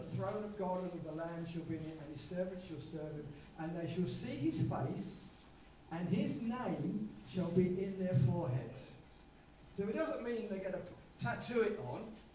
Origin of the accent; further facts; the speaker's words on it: United Kingdom; I identified with them because I'm British.